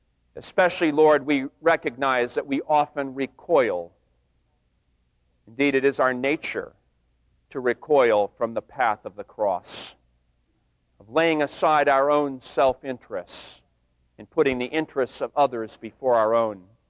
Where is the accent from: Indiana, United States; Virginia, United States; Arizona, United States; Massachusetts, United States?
Massachusetts, United States; Wellesley; I grew up in Wellesley, as some of you know